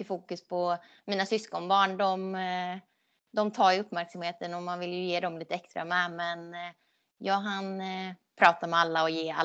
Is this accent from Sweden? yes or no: yes; Skåne, Sweden; jag flyttade ju ändå från Skåne 2010, så att det var ju länge sedan jag bodde där